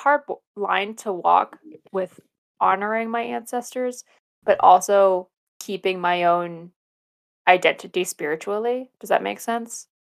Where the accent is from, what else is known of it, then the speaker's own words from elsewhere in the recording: West Virginia, United States; I could see, like, literally the town, which is smaller than the town I grew up in West Virginia.